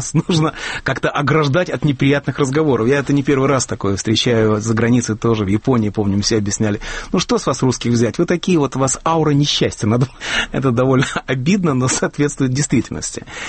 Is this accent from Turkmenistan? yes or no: no; Russia; я долго объясняю, что да, я из России